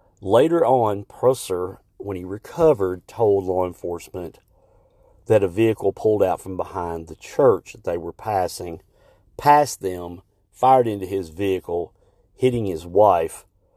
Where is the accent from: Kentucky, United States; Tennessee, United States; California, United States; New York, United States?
Tennessee, United States; I'm from Tennessee. Our state line bordered Alabama.